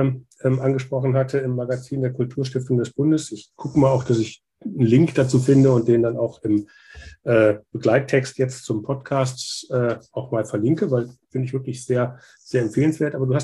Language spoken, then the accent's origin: German; Kassel, Hesse, Germany; also ich komme ursprünglich aus Kassel